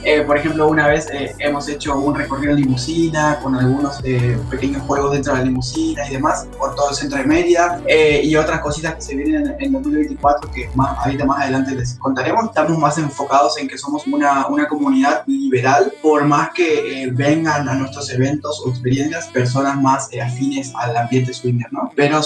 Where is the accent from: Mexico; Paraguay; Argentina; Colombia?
Argentina; Yo en mi caso soy argentino